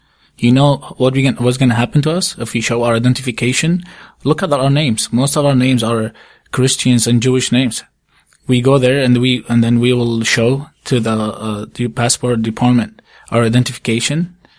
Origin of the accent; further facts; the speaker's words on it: Iraq; "We are here to apply for asylum. We're from Iraq."